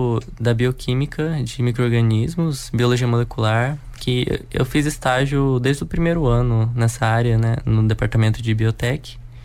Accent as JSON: {"language": "Portuguese", "town": "Biporã", "region": "Paraná", "country": "Brazil", "tie": "born or raised there", "also_born_or_lived": "Londrina", "said": "Sim, eu nasci em Londrina, mas eu sempre morei em Biporã."}